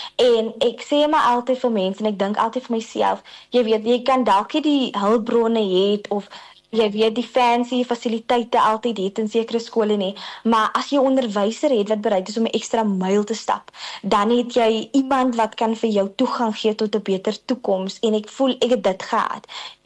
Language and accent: Afrikaans; Upington, Northern Cape, South Africa; So ek het in Upington grootgeword in die Noord-Kaap.